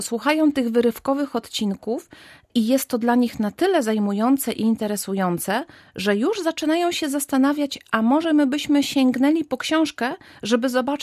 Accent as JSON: {"language": "Polish", "town": "Dobra", "region": "West Pomeranian Voivodeship", "country": "Poland", "tie": "born or raised there", "said": "moja rodzinna miejscowość to Dobra, ta koło Nowogardu, położona kilkanaście kilometrów zaledwie od Strzmieli."}